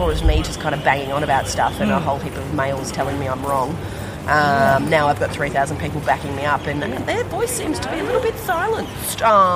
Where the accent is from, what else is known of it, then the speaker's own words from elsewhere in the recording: Geelong, Victoria, Australia; I grew up in heaps of mining towns until I was about 6 or 7, and then it was time to settle down in one place and have kids go to school and stuff, and then I grew up in Geelong.